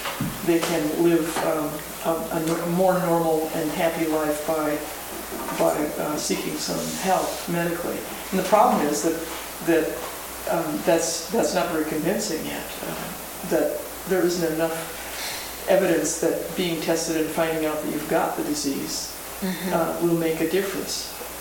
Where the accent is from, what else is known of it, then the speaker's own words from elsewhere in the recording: Los Angeles, California, United States; I'm from the Los Angeles area